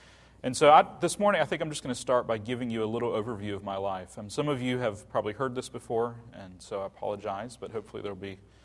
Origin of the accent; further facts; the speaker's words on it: Virginia, United States; born there; So I was born in Virginia in 1980. I am the oldest of nine children, eight of whom are biological.